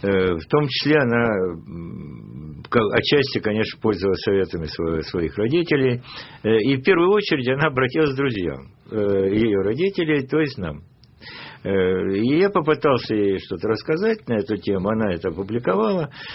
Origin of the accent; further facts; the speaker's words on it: Kharkiv, Kharkiv Oblast, Ukraine; also born or lived in Kyiv, Ukraine; я родился в Киеве. Сразу же родители приехали в Харьков, который был до 1934 года, который у меня уже 4 года, была столица Украины.